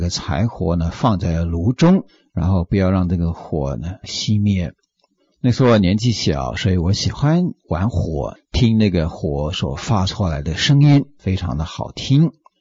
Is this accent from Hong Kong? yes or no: no; Taiwan; 我们台湾话叫蚵仔汤，非常好吃。